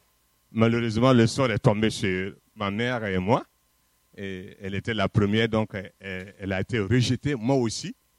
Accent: Burkina Faso; Je suis originaire du Burkina Faso

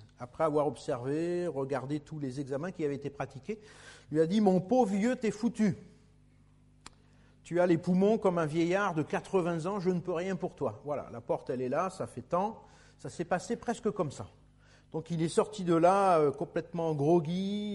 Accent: Normandy, France; Donc je suis né en Normandie, dans une famille catholique païenne.

